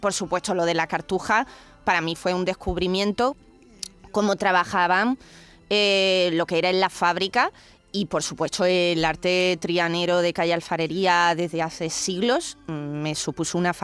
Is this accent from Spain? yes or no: yes; Málaga, Andalusia, Spain; en mi caso soy una malagueña muy enamorada de Sevilla